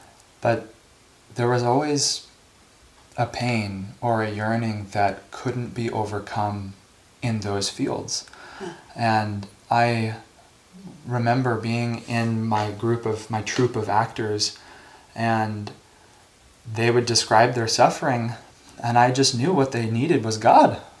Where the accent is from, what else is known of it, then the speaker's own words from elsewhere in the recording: California, United States; born there; just because I was born in Ananda Village doesn't exclude me from being sympathetic to the human condition